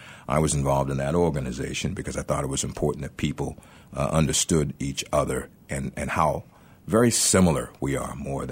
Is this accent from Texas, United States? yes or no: yes; Dallas, Texas, United States; I mean, I grew up in Dallas and you know, back then, I was looking around for a college I could afford.